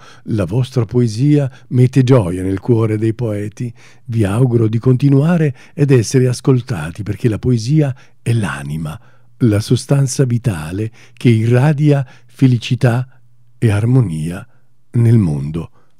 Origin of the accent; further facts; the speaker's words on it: Saviano, Campania, Italy; born there; Quando io vado giù a Saviano, il mio paesino dove sono nato